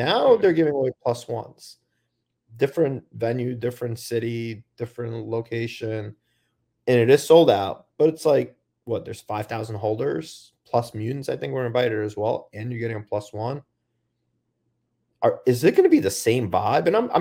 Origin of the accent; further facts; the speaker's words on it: New York, United States; He's from Queens. I grew up in Queens.